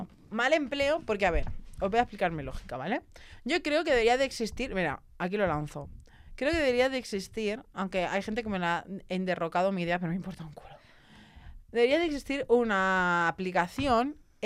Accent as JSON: {"language": "Spanish", "country": "Spain", "said": "De las cuales creo que soy la única española casi"}